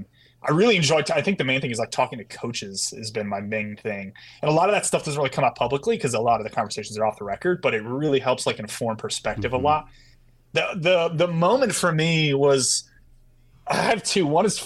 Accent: Connecticut, United States; Like I grew up in Connecticut around the minor leagues.

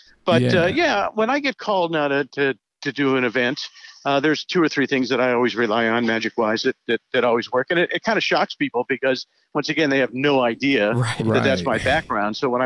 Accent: Indianapolis, Indiana, United States; moved away as an adult; now in Boston, United States; And there was a disc jockey that I grew up with in Indianapolis. And when I moved to Boston, he was there.

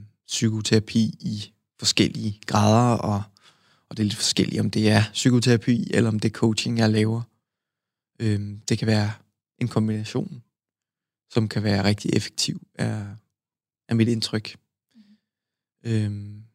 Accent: Ramløse, Capital Region of Denmark, Denmark; jeg er vokset op i Nordsjælland, i en lille by, en landsby, der hedder Ramløse.

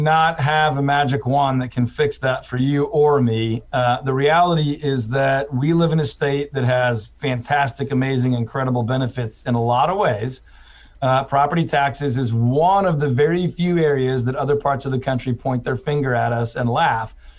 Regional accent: Houston, Texas, United States; I'm originally from Houston. I went to school in Waco.

